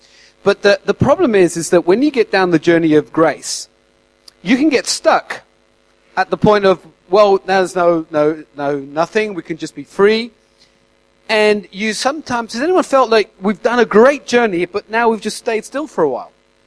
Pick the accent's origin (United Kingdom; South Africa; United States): United Kingdom; because we're British, we normally get revelation first